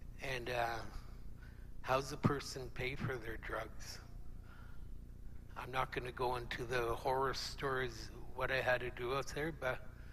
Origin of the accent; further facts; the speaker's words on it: Ontario, Canada; Well, I grew up in Northern Ontario. I was in an orphanage right from birth